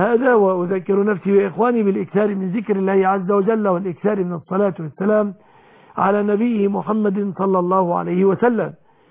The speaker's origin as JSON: {"language": "Arabic", "country": "Egypt", "said": "بلادنا مصر"}